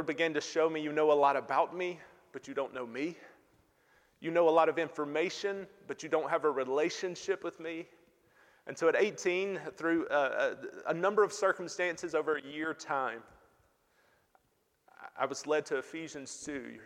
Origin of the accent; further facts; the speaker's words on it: Alabama, United States; So, but I'm from Alabama originally, and I grew up in the church.